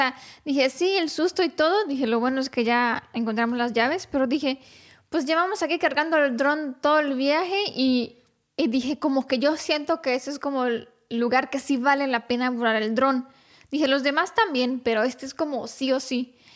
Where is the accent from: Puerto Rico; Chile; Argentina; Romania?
Romania; Spanish is a second language; para mí como rumana, yo siento que, por ejemplo, Maramureș y Bucovina son como las zonas más tradicionales